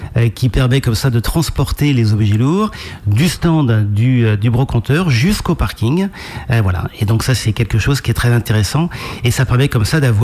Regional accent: Pays de la Loire, France; Alors classiquement, quand on est de Vendée, on dit souvent que les juilletistes sont pas comme les haussiens.

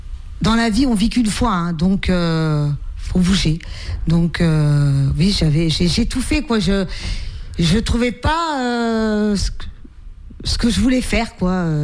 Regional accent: Nantes, Pays de la Loire, France; mon papa était de Fort-Saint-Père, donc moi j'étais nantaise, je suis nantaise.

